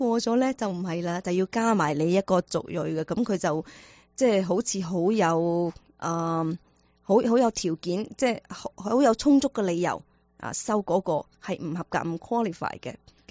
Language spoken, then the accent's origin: Cantonese; Guangdong, China; 我哋广东人讲啊